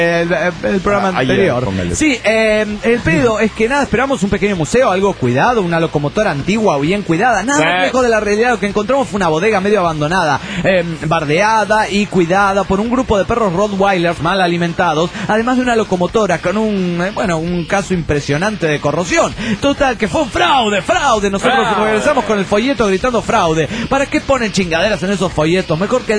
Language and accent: Spanish; Aguascalientes, Mexico; also born or lived in Mexico City; Sí, es chilanga de nacimiento, criada en Aguascalientes.